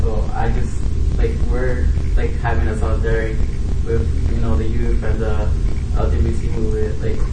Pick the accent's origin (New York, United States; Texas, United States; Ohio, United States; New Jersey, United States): New York, United States; I'm from New York.